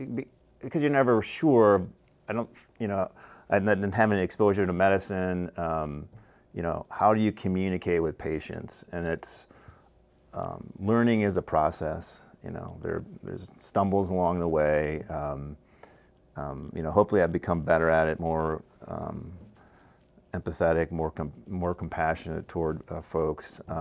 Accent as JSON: {"language": "English", "town": "De Pere", "region": "Wisconsin", "country": "United States", "tie": "born or raised there", "said": "I grew up in De Pere, Wisconsin, a suburb of Green Bay, so hopefully people from Wisconsin might know where De Pere is."}